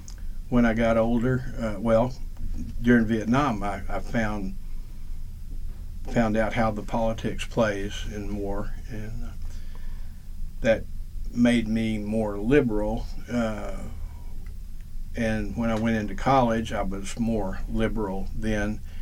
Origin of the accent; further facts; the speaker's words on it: Little Rock, Arkansas, United States; born there; I was born in Little Rock, Arkansas, July 12th, 1950.